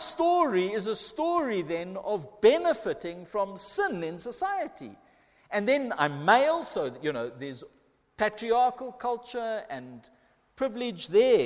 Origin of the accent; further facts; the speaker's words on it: England, United Kingdom; I'm English in a country where English is the predominant language of exchange.